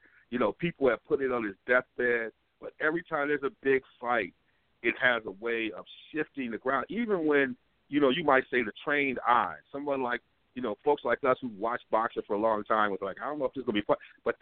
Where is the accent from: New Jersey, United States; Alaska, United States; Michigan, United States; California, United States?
Michigan, United States; Ann Arbor; you know we grew up in the Ann Arbor, Michigan area